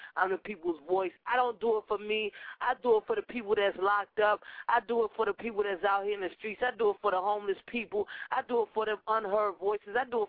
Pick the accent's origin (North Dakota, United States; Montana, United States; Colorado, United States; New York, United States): New York, United States; New York City; I'm a New Yorker, so what do you think makes a top elite street team, man?